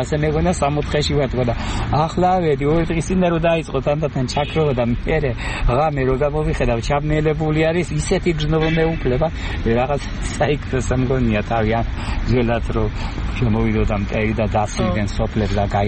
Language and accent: Georgian; Racha-Lechkhumi and Kvemo Svaneti, Georgia; ზამთარში რჩება 4-4 ოჯახი, მე აქ ამბროლაურში და დავდივარ შაბათკენ. 4-4 ოჯახი არის მუდმივი იმ ჩემს უბანში. და არის ერთი უბანი, სადაც მე დავიბადე.